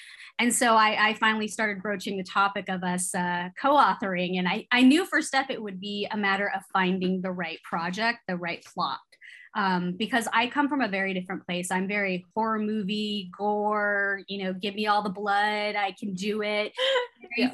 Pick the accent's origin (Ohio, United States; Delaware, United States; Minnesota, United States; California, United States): California, United States; You know, I grew up in California, so it was always in my ear anytime something would happen with him